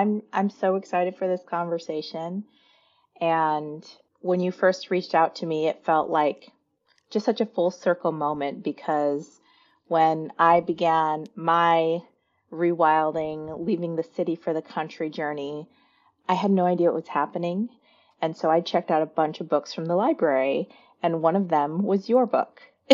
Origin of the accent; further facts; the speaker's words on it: South Dakota, United States; also born or lived in Seattle / San Francisco Bay Area; So I grew up in the Midwest. Initially, South Dakota, very rural.